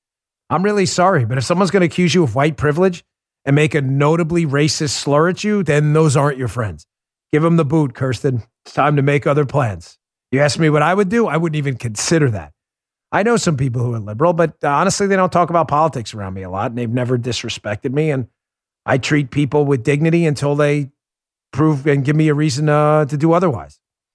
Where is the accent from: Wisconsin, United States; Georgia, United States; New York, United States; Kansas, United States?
New York, United States; I have a really terrible mouth. It's growing up in New York.